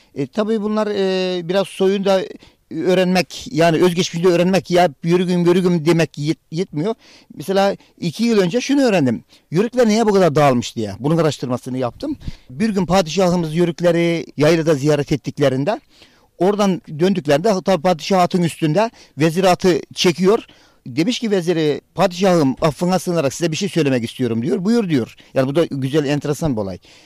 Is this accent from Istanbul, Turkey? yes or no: no; Kemer, Antalya, Turkey; Ben Kemerliyim. Aslım neslim Kemerli. Biz yörüküz. Sarı keçili yörüklerdeniz. Eşim de Karakoyunlu yörüklerinden. Yani hepimiz yörüküz. Kendim de yörükçülüğü bizzat askere gidinceye kadar yaşayan bir insanım.